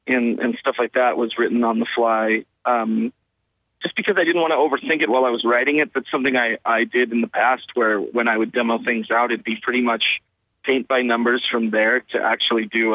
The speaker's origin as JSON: {"language": "English", "region": "California", "country": "United States", "tie": "born or raised there", "lives_now": "Rhode Island, United States", "said": "No, I live in Rhode Island right now, but I was born outside of San Francisco and I grew up in Southern California."}